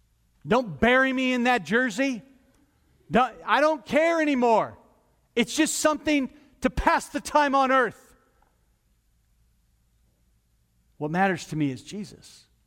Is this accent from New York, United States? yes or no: no; California, United States; I grew up down in Orange County. I grew up down in Angel territory.